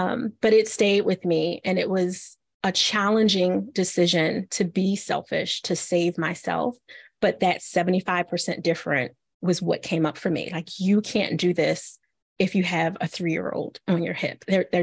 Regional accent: Philadelphia, Pennsylvania, United States; I'm from Philly, right?

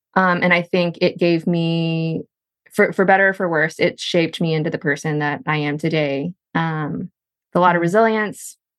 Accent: Texas, United States; But I grew up in a very small Texas town near the Texas-Louisiana border. And so I grew up biracial in the Texas South.

